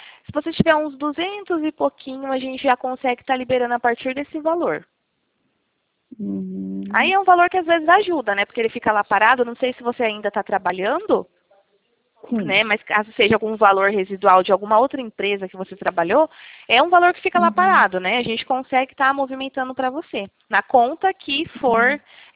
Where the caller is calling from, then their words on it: Cosmópolis, São Paulo, Brazil; eu falo do interior de São Paulo, Cosmópolis, tá?